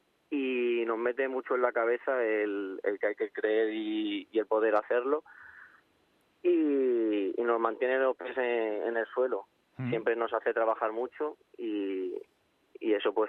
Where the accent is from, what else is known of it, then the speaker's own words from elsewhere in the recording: Madrid, Community of Madrid, Spain; Soy de Madrid.